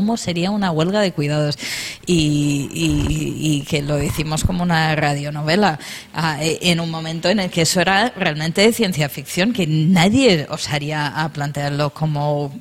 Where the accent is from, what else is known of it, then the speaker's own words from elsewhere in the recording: Castile and León, Spain; Yo estaba en mi pueblo organizando unas varias movidas para la huelga y intentando hacer, vamos, conseguimos en un pueblo como que se puede hacer más cosas porque es muy chico.